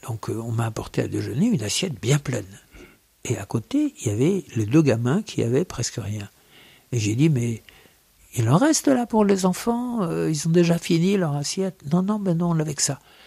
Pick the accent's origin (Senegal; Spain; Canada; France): France; Normandy; born there; J'ai un côté breton, je suis né en Normandie, mais de parents bretons.